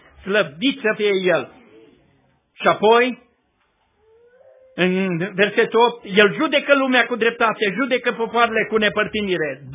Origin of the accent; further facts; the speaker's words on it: Vatra Dornei, Suceava County, Romania; din Vatra Dornei, care este internată la Târgu Mureș